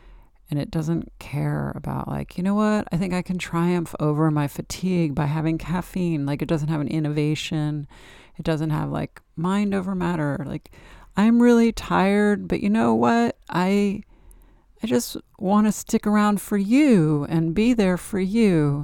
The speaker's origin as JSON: {"language": "English", "region": "California", "country": "United States", "said": "I'm a Californian."}